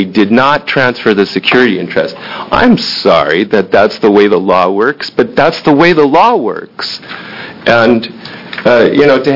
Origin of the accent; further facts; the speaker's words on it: Sandy, Oregon, United States; I'm from Sandy, Oregon.